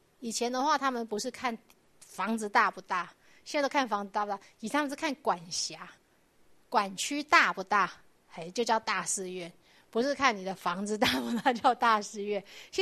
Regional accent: Caotun, Nantou County, Taiwan; 那以前我们那乡下也不小，那时候是彰化、草屯啊

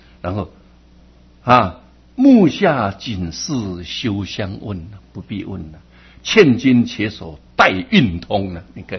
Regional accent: Taiwan; 我们台湾很多政治人物，

